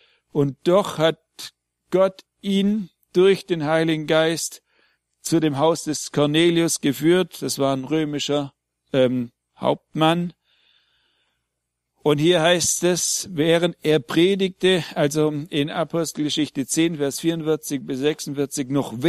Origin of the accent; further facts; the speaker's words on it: Baden-Württemberg, Germany; accent: Swabian; first language Swabian; Wie bei mir ist ja Deutsch Zweitsprache. Meine Erstsprache ist Schwäbisch. Und wenn ich hier rede, rede ich in einer Fremdsprache.